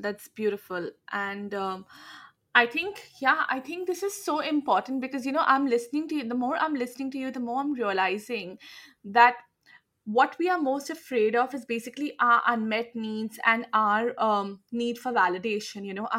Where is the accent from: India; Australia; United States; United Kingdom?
India; But as I told you earlier, I'm from India, okay?